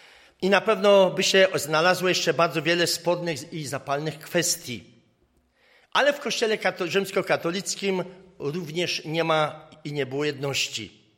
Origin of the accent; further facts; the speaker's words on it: Pszczyna, Silesian Voivodeship, Poland; Ale też nie brakuje ich w Pszczynie, w mojej rodzinnej miejscowości i w innych też.